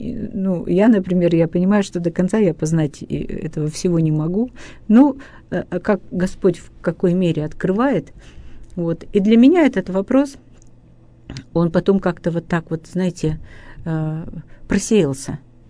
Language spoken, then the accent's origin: Russian; Russia; born there; Я так рада, что я родилась в России, а не где-нибудь, да?